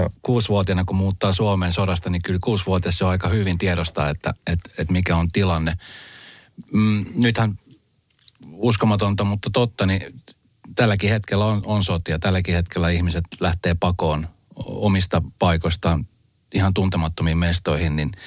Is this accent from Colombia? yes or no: yes; Colombia; now in Finland; mä olen esimerkiksi itse huomannut, kun mä muutin Kolumbiasta, niin nyt vasta aikuisijalla ehkä on tajunnut